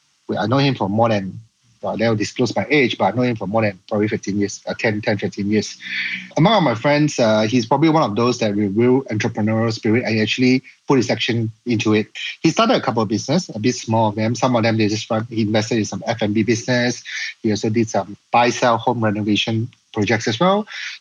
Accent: Ipoh, Perak, Malaysia; I'm from Ipoh. So when people from our town come to KL, the first thing they do is rent a place.

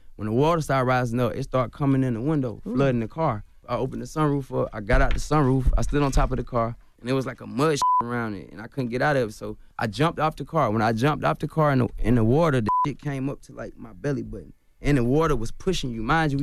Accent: Chicago, Illinois, United States; born there; No, I was born in Chicago.

